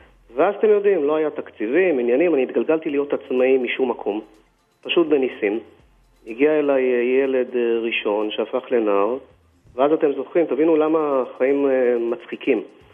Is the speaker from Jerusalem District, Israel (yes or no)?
no; Haifa, Haifa District, Israel; אני חיפאי במקור, נסתרו דרכי השם, נולדתי בחיפה, גדלתי פה